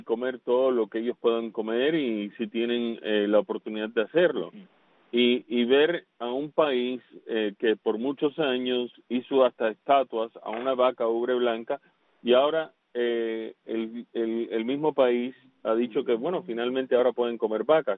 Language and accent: Spanish; Cuba